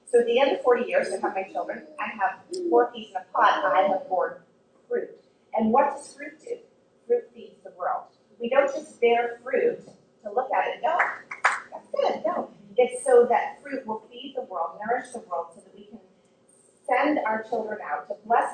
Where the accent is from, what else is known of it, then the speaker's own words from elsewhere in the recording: Florida, United States; But when we were first married, I grew up in Florida, and Bruce had all his connections here.